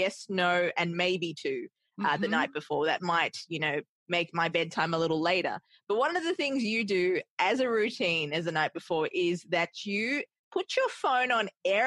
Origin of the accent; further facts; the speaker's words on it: Australia; now in New York, United States; Because I'm from Australia and I live in New York.